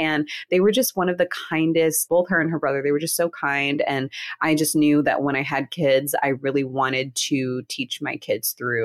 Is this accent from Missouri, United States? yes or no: no; California, United States; also born or lived in Houston; So I was born in Houston, but I grew up in California.